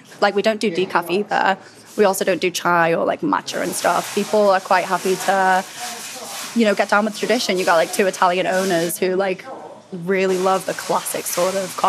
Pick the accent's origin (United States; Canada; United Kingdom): United Kingdom; England; I'm from England